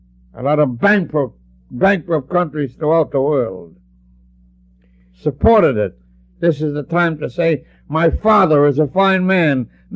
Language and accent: English; United States; And being an American and a Jew, I was very proud of the fact that no other president of the United States